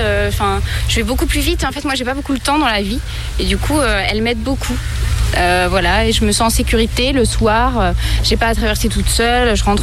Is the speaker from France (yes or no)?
no; Finland; also born or lived in Algeria; je suis née en Finlande, j'ai vécu une très grande partie de ma vie en Finlande, ensuite j'ai été vivre un petit peu en Algérie. Il faut savoir que ma mère est finlandaise et mon père est algérien.